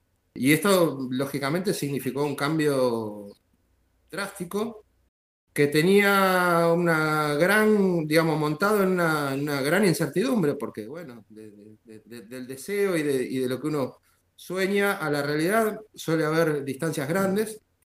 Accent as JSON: {"language": "Spanish", "region": "Buenos Aires", "country": "Argentina", "tie": "born or raised there", "lives_now": "Pueblo Belgrano, Argentina", "said": "Nací en Buenos Aires y he vivido en varios lugares del país, pero los últimos años los pasé en Buenos Aires."}